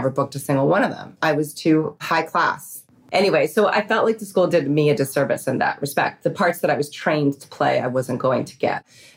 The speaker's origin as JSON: {"language": "English", "region": "New York", "country": "United States", "tie": "born or raised there", "said": "You know, I grew up in New York. I thought I was really tough."}